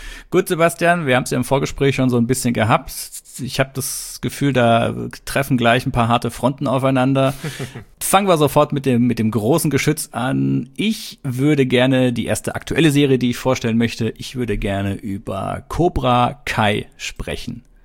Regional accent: Stuttgart, Baden-Württemberg, Germany; Stuttgart, also ist ja die Gegend, wo ich herkomme.

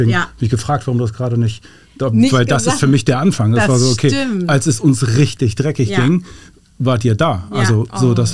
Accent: Cologne, North Rhine-Westphalia, Germany; born there; Da auch gebürtiger Kölner.

